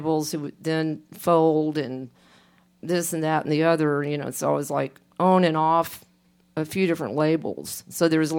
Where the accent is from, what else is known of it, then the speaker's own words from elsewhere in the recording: Lake Charles, Louisiana, United States; born there; Yeah, I was born in Lake Charles.